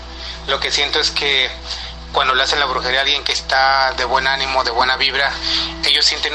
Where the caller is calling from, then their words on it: Chicago, Illinois, United States; aquí de Chicago.